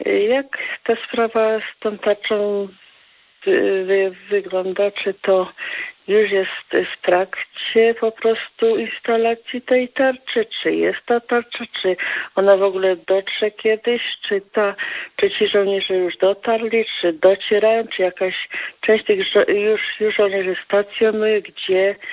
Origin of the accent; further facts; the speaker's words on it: Lesser Poland, Poland; Jestem z Małopolski.